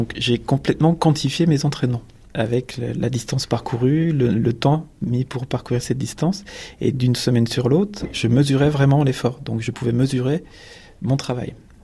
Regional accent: Bourgogne-Franche-Comté, France; j'ai 49 ans. Je viens de Franche-Comté, entre Vesoul et Épinal. Donc c'est dans les contreforts des Vosges, d'une zone un peu montagneuse.

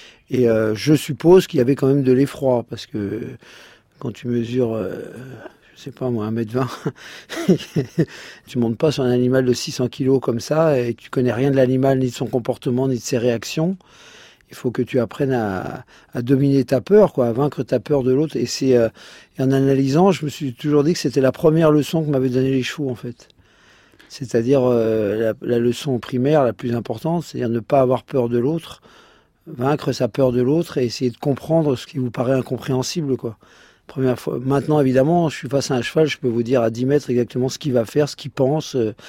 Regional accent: Courbevoie, Île-de-France, France; born there; puisque moi je suis né à Courbevoie. Comme chacun sait, à Courbevoie, il n'y a pas de chevaux.

